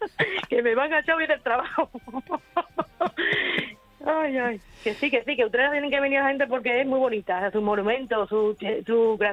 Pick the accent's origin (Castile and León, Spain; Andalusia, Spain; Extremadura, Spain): Andalusia, Spain; Utrera; De Utrera.